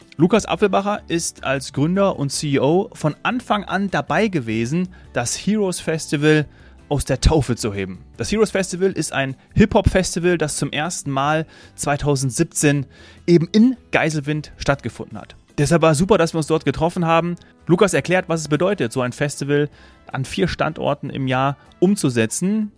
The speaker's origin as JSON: {"language": "German", "town": "Munich", "region": "Bavaria", "country": "Germany", "said": "Also ich als Münchner weiß das."}